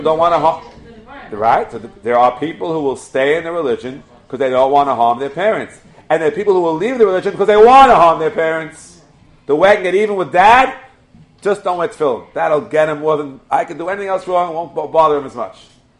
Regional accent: Kew Garden Hills, New York, United States; when I grew up in Kew Garden Hills 50 years ago, I first moved

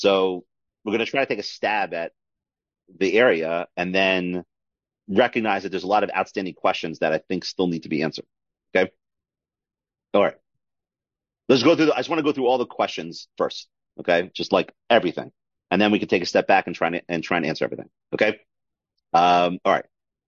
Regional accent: United States; I know I'm very American, what do you call it, egocentric.

